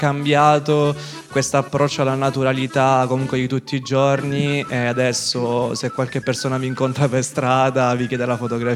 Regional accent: Sicily, Italy; Invece vi volevo fare una domanda da siciliano

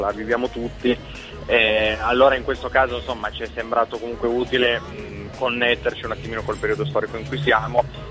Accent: Biella, Piedmont, Italy; noi originariamente siamo di Biella, che è una provincia molto piccola che rimane fra Torino e Milano

